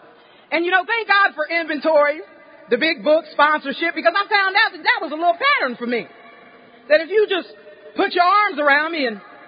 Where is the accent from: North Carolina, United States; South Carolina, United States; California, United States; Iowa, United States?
South Carolina, United States; Greenville; I'm from Greenville, South Carolina.